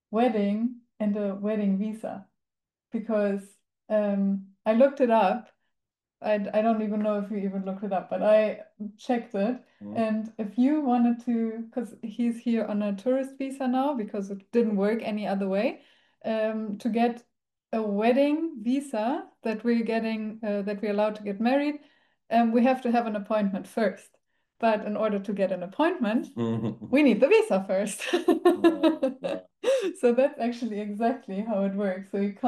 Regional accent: Germany; I'm from Germany.

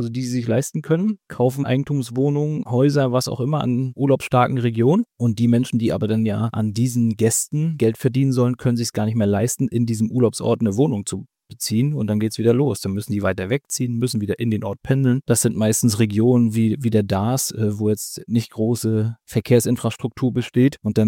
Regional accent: Mecklenburg-Vorpommern, Germany; Demografischer Wandel ist auch so ein Thema, gerade in Mecklenburg-Vorpommern. Wir sind halt ländlich geprägt

